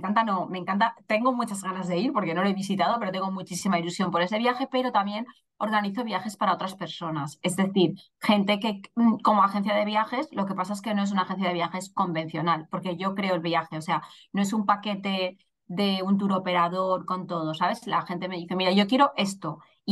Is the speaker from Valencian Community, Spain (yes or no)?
yes; Denia, Valencian Community, Spain; now in Barcelona, Spain; yo vivo en Barcelona, yo no soy de Barcelona, soy de Denia, ya lo he dicho, pero vivo en Barcelona ya hace 11 años.